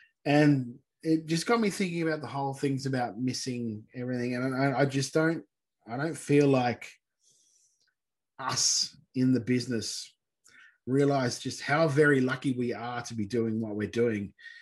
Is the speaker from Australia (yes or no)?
yes; South Australia, Australia; because I grew up in South Australia